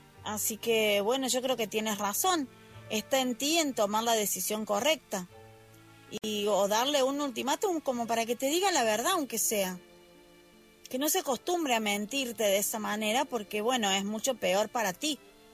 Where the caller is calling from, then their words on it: Argentina; desde Argentina